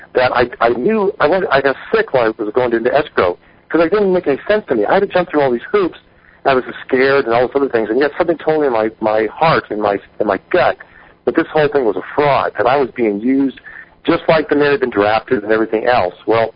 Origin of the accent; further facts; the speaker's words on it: Los Angeles, California, United States; I grew up in Los Angeles, okay, and I was there during the peak of the smog